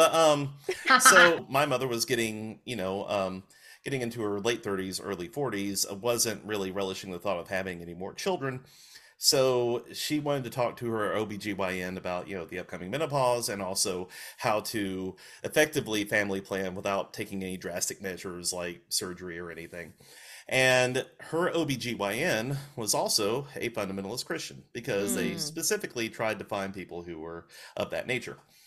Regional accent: Alabama, United States; accent: British; But when I was 10 months old, we moved back to Alabama for good, and that's where I lost my British accent at age 10 months.

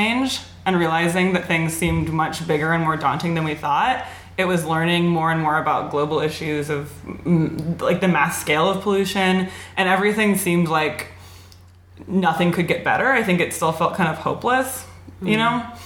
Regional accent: Oregon, United States; I grew up in Oregon. I always knew that I lived in a place that used to have predators and it didn't really anymore

